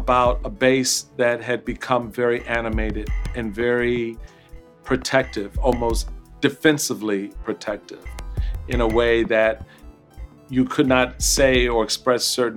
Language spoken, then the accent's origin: English; Washington, District of Columbia, United States; Politics in this town, I grew up here in Washington, D.C., and so I've seen the politics of this town firsthand for a long time and know it well.